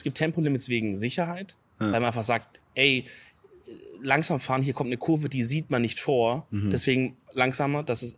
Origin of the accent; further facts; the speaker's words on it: South Germany, Germany; So als Süddeutscher würde man sagen, es ist hügelig.